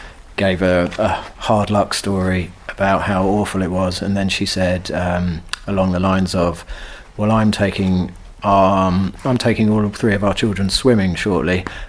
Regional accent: England, United Kingdom; accent: English; being English and having a very English accent wouldn't go down that well

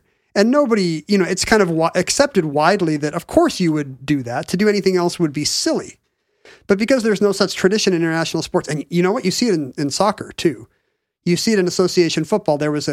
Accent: United States; And this is just mind-boggling to me as an American.

